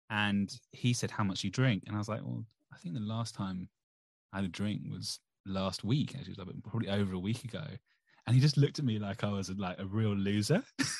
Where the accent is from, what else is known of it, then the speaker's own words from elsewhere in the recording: United Kingdom; I'm a Brit. That's the only benefit for living in this godforsaken island.